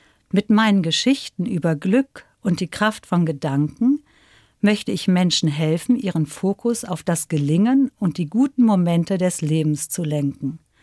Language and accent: German; Bonn, North Rhine-Westphalia, Germany; ich komme ja aus Bonn, ne?